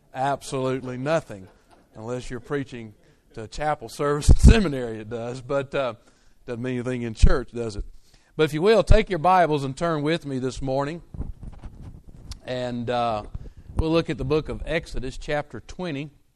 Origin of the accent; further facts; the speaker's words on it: Thomasville, Georgia, United States; And I grew up in South Georgia, Thomasville, Georgia, near Tallahassee, Florida.